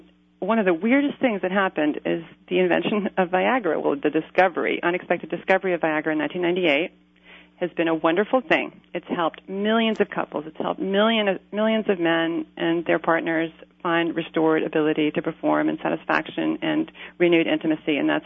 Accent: the South, United States; I was raised in the Bible Belt South. I was surrounded by evangelicals growing up

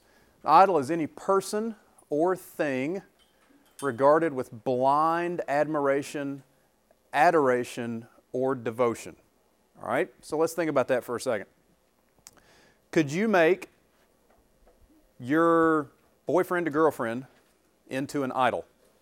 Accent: the South, United States; So if there's anything I say because I'm from the South, if there's something you don't get, let me know and I'll translate for you, all right?

